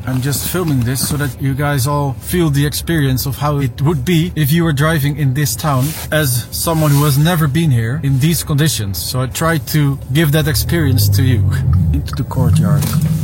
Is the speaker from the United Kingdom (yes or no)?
no; Netherlands; As soon as I said I was from the Netherlands, he opened the gate. Good. I don't know. I said, what do I need to do here? I said, I'm from the Netherlands.